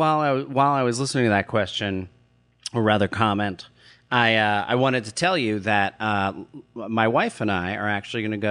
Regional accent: New Jersey, United States; I think it's because of the fact that I grew up in Jersey

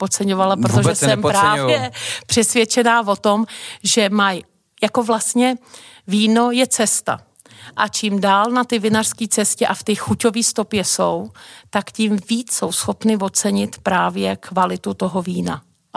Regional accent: Vrbovce, Trnava Region, Slovakia; now in Czechia; Moje kořeny jsou na moravsko-slovenském pomezí, v tom právě místě, o který byl velký spor při rozdělení Československa, pocházím z Vrbovec. A každopádně musím říct, že tady žiju od roku 89 trvale

